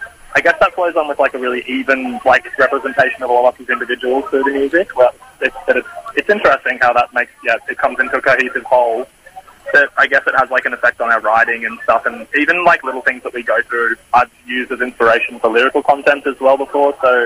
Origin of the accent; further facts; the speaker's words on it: Sunshine Coast, Queensland, Australia; I grew up on the Sunshine Coast